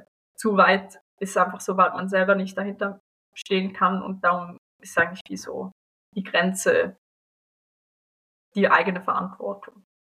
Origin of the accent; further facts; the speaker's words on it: Switzerland; vielleicht als Schweizerin, ich glaube, da ist es zum Teil schwer, weil ihr macht schon recht oft Zeug anders, wie wir das in der Schweiz tun.